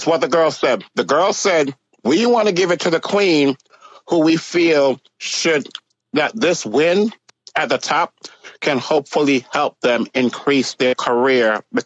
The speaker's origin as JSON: {"language": "English", "country": "United Kingdom", "said": "Fish and chips. I'm a British cunt."}